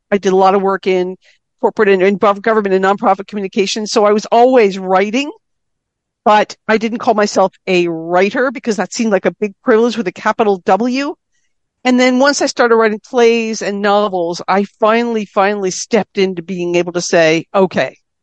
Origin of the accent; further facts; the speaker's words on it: New Jersey, United States; born there; my parents were born and raised in New Jersey, and although I was born in New Jersey and started life there, we moved around up and down the East Coast bunch.